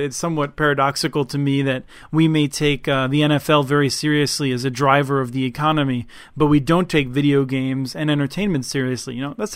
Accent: Minnesota, United States; Now, when you say Greater Minnesota, I, as a Minnesotan, think all of Minnesota is pretty great.

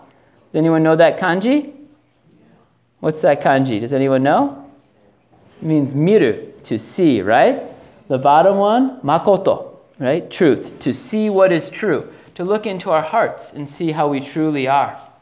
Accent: Minnesota, United States; When I was growing up in Minnesota, one of the things that I hated to do was gardening.

